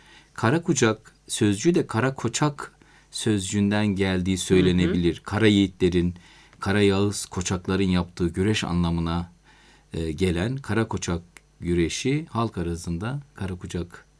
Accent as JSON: {"language": "Turkish", "town": "Taşova", "region": "Amasya", "country": "Turkey", "tie": "born or raised there", "said": "ben de Amasya'nın Taşova kazasının Herizdağ köyünde doğdum."}